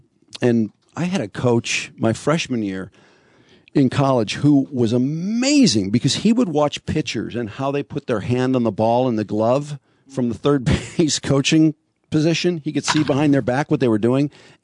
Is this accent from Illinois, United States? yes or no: yes; Chicago, Illinois, United States; Because I grew up in Chicago, and it was Rocky Colavito